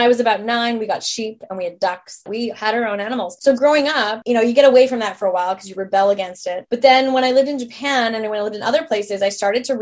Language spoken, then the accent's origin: English; British Columbia, Canada; moved away as an adult; But I'm actually from Vancouver Island originally, so I understand how far north I am. I've been here for 7 years and a month. Actually, you're catching me 6 weeks before I leave for Alberta.